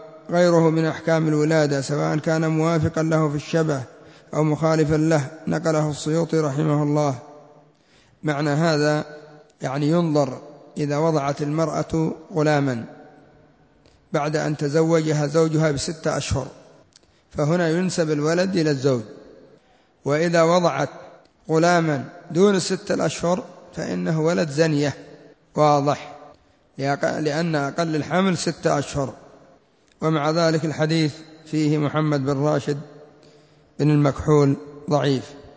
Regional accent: Yemen; وإلا فإن كثيرا من الناس يقولون عندنا في اليمن فلان ينقط الدم

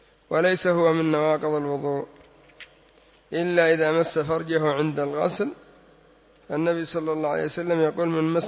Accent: Yemen; أما إذا كان الأمر على ما عندنا في اليمن من أن هذه الأمور من باب التطوع فلا حرج

